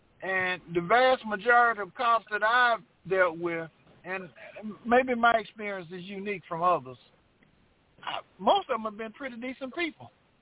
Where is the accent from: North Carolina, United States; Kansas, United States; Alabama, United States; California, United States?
Alabama, United States; moved away; I grew up in Alabama. I came here to Texas in 1982.